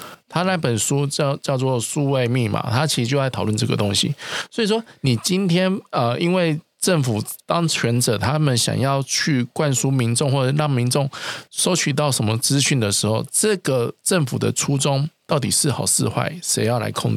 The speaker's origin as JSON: {"language": "Chinese", "country": "Taiwan", "said": "因为其实我来自台湾"}